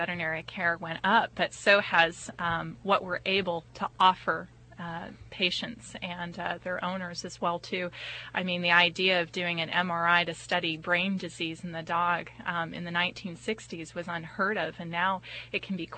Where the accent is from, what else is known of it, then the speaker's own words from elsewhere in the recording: Toronto, Ontario, Canada; moved away as an adult; now in Costa Mesa, United States; Well, I'm originally a native of Toronto, Ontario, in Canada.